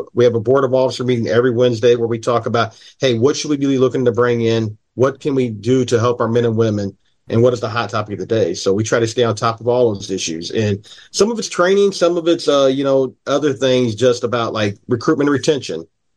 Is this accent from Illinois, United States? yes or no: yes; Springfield, Illinois, United States; I'm from Springfield, very political city, a mirror of just a micro of the state.